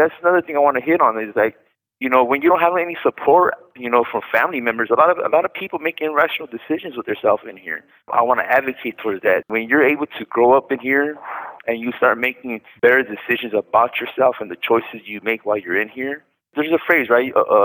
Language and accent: English; El Monte, California, United States; I grew up in Los Angeles in a town called El Monte.